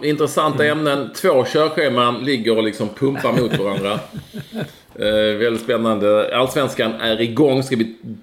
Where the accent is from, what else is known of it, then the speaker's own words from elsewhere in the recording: Gothenburg, Västra Götaland County, Sweden; Lite som lustig göteborgare med kepsen på svaj.